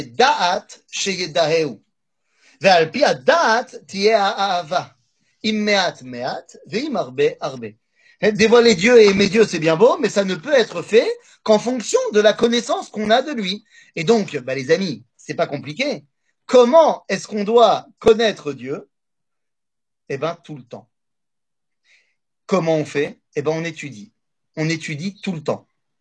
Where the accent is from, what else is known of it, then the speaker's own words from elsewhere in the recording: Metz, Grand Est, France; je suis de Metz